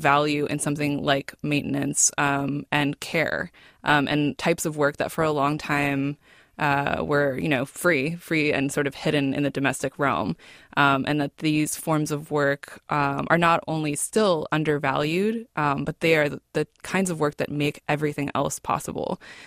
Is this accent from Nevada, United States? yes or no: no; California, United States; So that's been a really amazing kind of journey for me, just because I'm from the Bay Area.